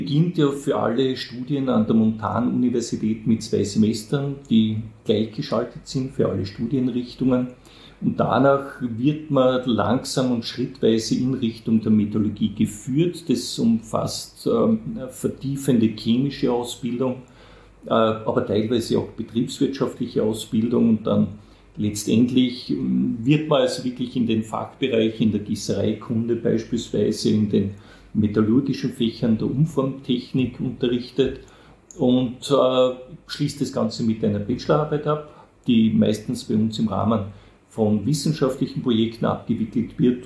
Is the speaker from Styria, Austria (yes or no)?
yes; Leoben, Styria, Austria; Ich bin ein Kind der Region, bin Leobener, war in Leoben im Gymnasium, am sogenannten Neuen Gymnasium, mathematisches Realgymnasium